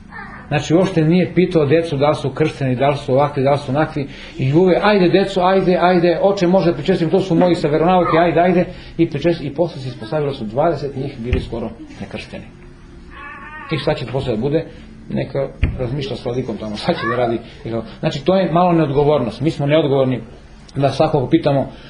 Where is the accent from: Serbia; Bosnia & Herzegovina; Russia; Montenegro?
Serbia; Mi smo takvi Srbi da mora malo da nas iskušenja dobro izbiju